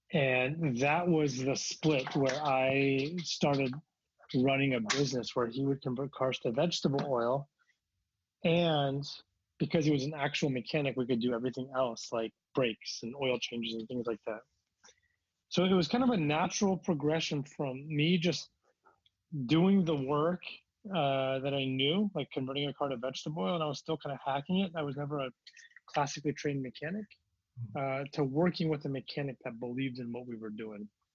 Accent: Beaverton, Oregon, United States; So I grew up in Beaverton, just a suburb of Portland.

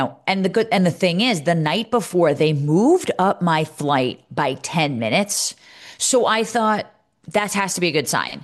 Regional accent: Northeast, United States; and growing up in the Northeast, like

